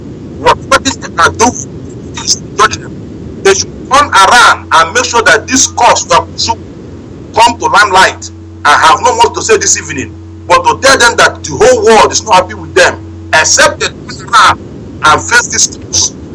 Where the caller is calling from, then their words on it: Morocco; I'm calling from Morocco.